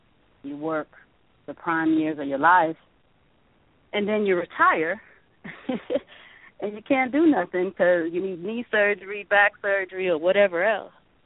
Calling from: Atlanta, Georgia, United States; I'm calling from Atlanta.

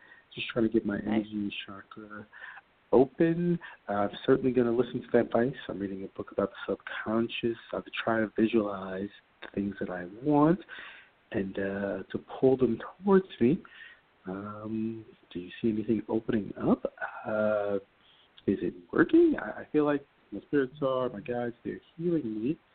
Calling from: New York, United States; I'm calling from New York. It really is an East Coast day.

